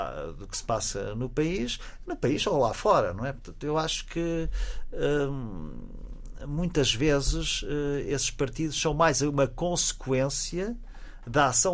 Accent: Alentejo, Portugal; Por exemplo, na minha aldeia, no Alentejo, nessa zona

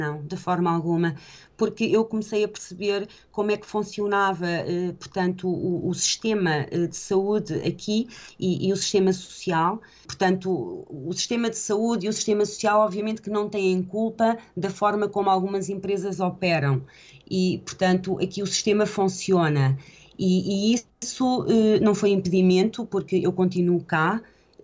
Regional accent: Gouveia, Guarda, Portugal; now in Bristol, United Kingdom; Eu pensava assim: então eu vim-me embora de Portugal e vim-me embora de Gouveia, e agora estou numa cidade onde toda a gente conhece toda a gente.

